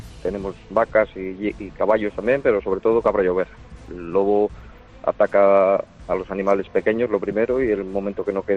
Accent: Arredondo, Cantabria, Spain; Pues aquí en Cantabria, yo soy de Arredondo, de un pueblo de Cantabria

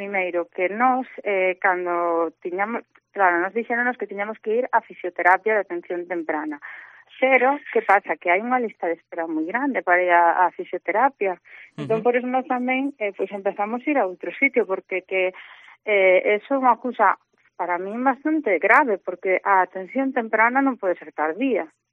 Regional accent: Pontevedra, Galicia, Spain; Eu tiña que irme a Lugo a un especialista, bueno, imagínate, eu son de Pontevedra, pois hasta Lugo.

